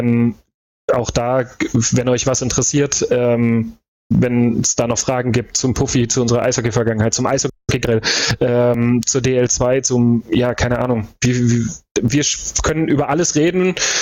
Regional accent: Hesse, Germany; Ich bin halt in Hessen groß geworden, Kinder.

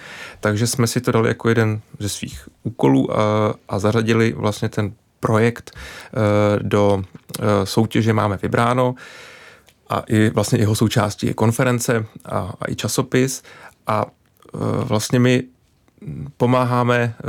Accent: South Bohemian Region, Czechia; jak už bylo řečeno, tak jsem hrdý Jihočech a nedokázal jsem si úplně představit zakládat rodinu a žít dlouhodobě ve velkém městě v Praze

